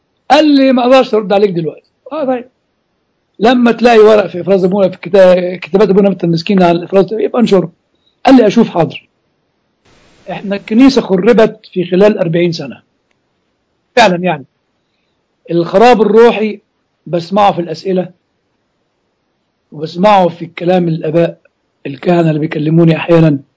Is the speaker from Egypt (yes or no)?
yes; Egypt; زي الصعيد عندنا في مصر.